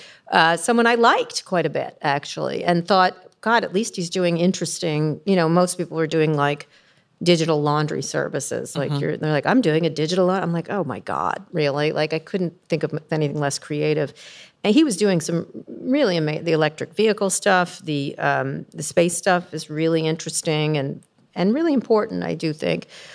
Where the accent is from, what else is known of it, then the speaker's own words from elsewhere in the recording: San Francisco, California, United States; Not that there's anything wrong with that. I'm from San Francisco. It's fine.